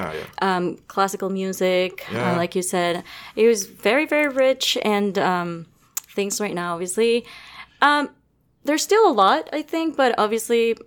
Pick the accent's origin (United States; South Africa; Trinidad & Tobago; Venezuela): Venezuela; And that's very Venezuelan, by the way.